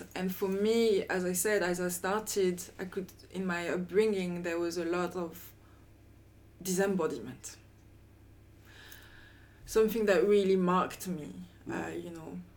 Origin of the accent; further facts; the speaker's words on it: France; I was raised in France.